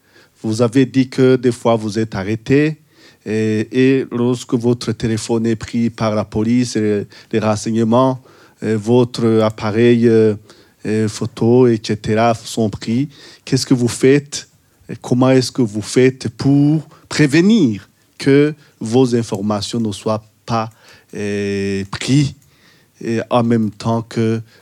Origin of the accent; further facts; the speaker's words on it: Burundi; je suis burundais, comme Esdras.